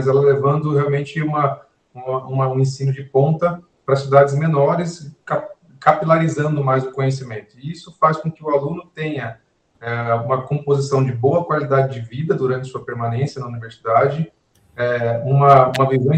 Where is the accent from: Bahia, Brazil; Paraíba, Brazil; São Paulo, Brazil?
São Paulo, Brazil; Botucatu; eu falo muito de Botucatu porque foi onde eu fui criado